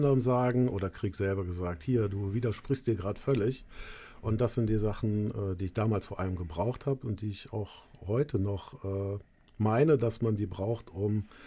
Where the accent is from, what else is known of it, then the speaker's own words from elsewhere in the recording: Frechen, North Rhine-Westphalia, Germany; Komme aus Frechen, gebürtig aus Frechen, bin jetzt 45 Jahre